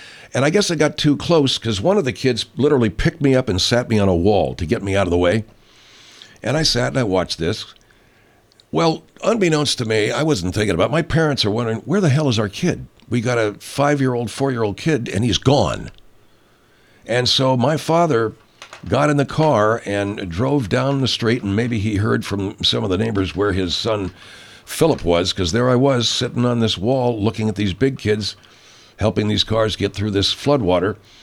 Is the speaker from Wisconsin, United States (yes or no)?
no; Arcadia, California, United States; a rock quarry over in down below Longdon off of Peck Road in Monrovia, this town next to Arcadia, my hometown.